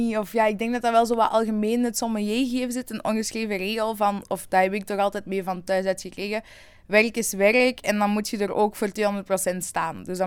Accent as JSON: {"language": "Dutch", "town": "Vosselaar", "region": "Antwerp", "country": "Belgium", "said": "ik ben zelf afkomstig van Vosselaar. Ik woon daar dus ook nog tot op dag van vandaag."}